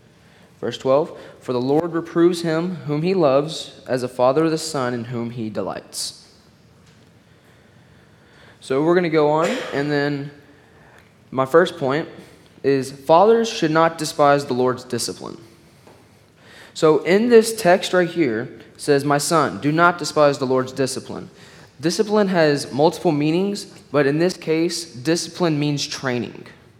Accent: Dallas, Texas, United States; All right, so … I am from Dallas, Texas.

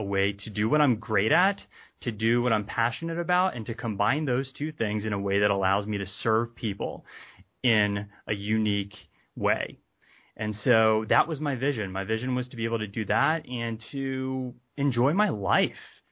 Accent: New York, United States; also born or lived in Texas / Virginia; now in California, United States; kind of born and raised in New York, moved from New York to Texas, moved from Texas to Virginia, and finished out high school, went to college in Virginia.

